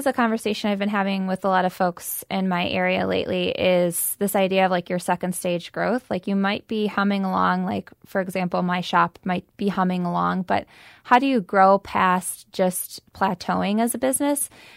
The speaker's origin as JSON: {"language": "English", "town": "Eau Claire", "region": "Wisconsin", "country": "United States", "tie": "born or raised there", "said": "You know, I'm from Eau Claire, and so it's my hometown, it's my home base"}